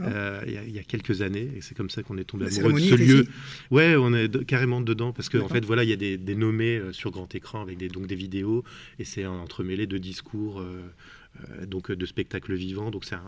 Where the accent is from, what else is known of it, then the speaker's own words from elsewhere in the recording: Lille, Hauts-de-France, France; j'en ai fait à Lille, donc moi je viens de Lille